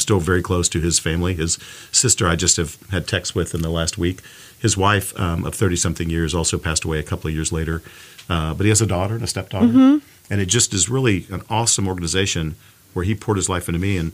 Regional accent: Houston, Texas, United States; born there; But of course, I was born here in Houston, Texas, and really was born into chaos and poverty.

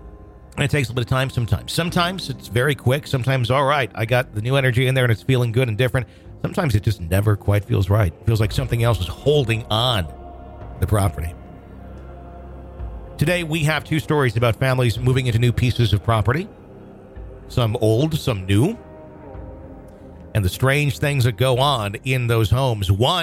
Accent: Lowell, Massachusetts, United States; I grew up in Lowell, Massachusetts, which was an unfortunate victim of the crack and heroin epidemics and left many people homeless and committing petty crimes, such as burglary and trespassing.

